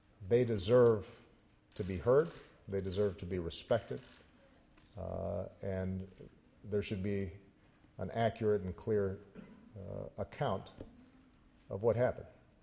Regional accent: Hawaii, United States; I used to be a pretty good swimmer. I grew up in Hawaii.

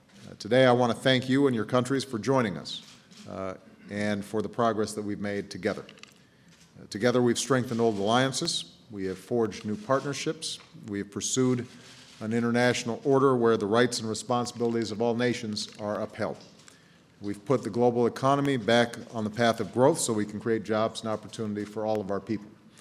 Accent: Chicago, Illinois, United States; just like I understand that you visited my hometown of Chicago.

